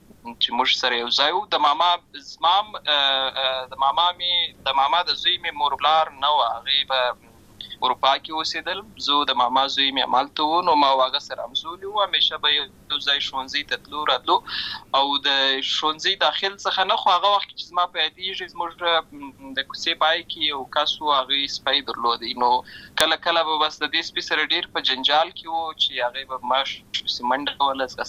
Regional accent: Lashkar Gah, Helmand, Afghanistan; also born or lived in Uruzgan; زه په اصل کې د ورزګان ولایت یم اما زه په هلمند ولایت د شکرګاه کې پیدا شوی یم اما د لوی سوې یم

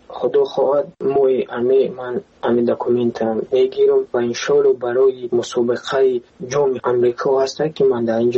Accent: Tajikistan; now in United States; روزم من پرچم تاجیکستان را فقط می برداشتم. آزی اینام امریکا در اومد میکنم پرچم امریکا می بردارم. لیکن من تاجیکم.

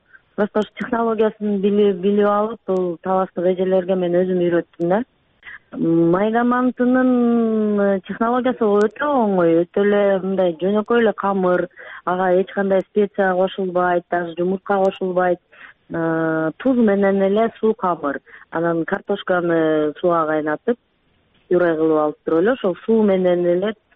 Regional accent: Osh, Osh Region, Kyrgyzstan; now in Moscow, Russia; Ошто төрөлүп, ошто чоңоюп өскөнмүн. Атам кызматы боюнча ошо ошто жашап калып, анан ушул майда манты менен чоңойгонбуз да биз. Москвага келип

